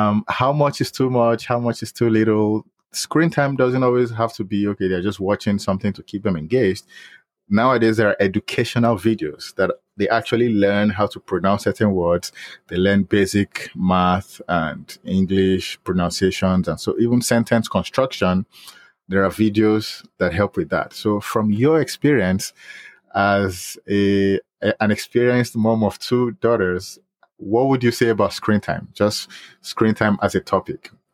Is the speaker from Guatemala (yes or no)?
no; Nigeria; growing up in the late 80s, early 90s, I'm from Nigeria, so you go to school and then the TV channels would even come on around 4 or 5 p.m.